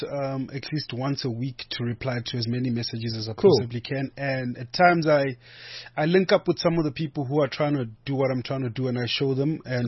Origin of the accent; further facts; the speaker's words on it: South Africa; it's also just embracing the fact that I'm a South African and embracing, obviously, my language and the different languages that people speak in South Africa.